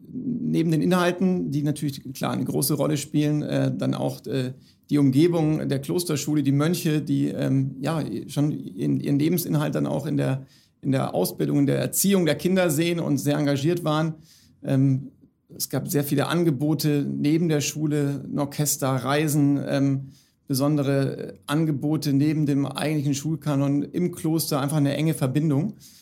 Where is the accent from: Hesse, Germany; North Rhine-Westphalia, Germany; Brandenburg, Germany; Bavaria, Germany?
Bavaria, Germany; Augsburg; Also ich bin in Augsburg aufgewachsen, zusammen mit zwei Geschwistern, zwei Brüdern, war der mittlere von uns dreien.